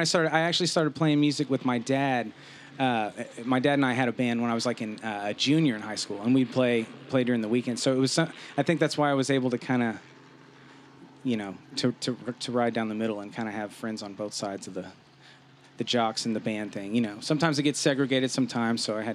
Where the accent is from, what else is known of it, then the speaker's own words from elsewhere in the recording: Nashville, Tennessee, United States; also born or lived in Tulsa, Oklahoma; I am an Okie. I was born in Tulsa, and I guess around one, moved to Nashville. My family moved to Nashville.